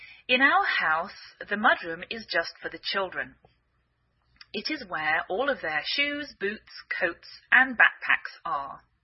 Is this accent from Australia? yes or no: no; England, United Kingdom; now in United States